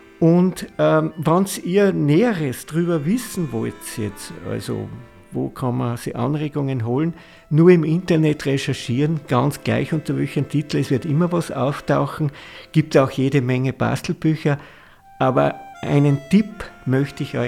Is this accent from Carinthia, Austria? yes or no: no; Bad Aussee, Styria, Austria; Ich bin ein gebürtiger Ausseher